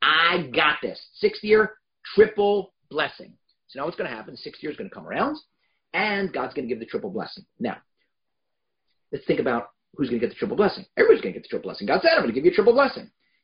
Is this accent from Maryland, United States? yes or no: no; Philadelphia, Pennsylvania, United States; I said, but you know, I'm from Philadelphia. I'm an Eagles fan.